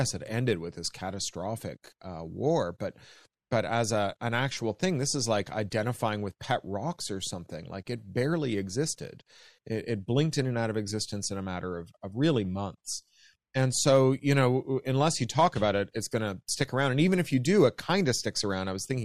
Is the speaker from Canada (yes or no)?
yes; Canada; now in United States; I became an American last summer, I'm as you can hear from my accent, I'm a Canadian.